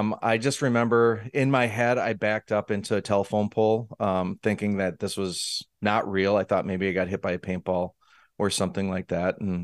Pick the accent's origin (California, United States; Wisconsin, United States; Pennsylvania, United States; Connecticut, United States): Wisconsin, United States; Fortunately for me, growing up in Wisconsin, you'd think I was a big drinker.